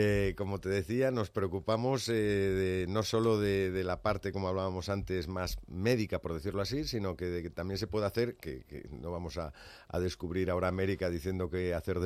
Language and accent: Spanish; A Coruña, Galicia, Spain; born or raised there